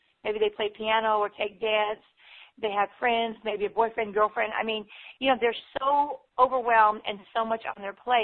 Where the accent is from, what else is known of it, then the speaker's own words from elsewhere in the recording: Texas, United States; And, we're from Texas.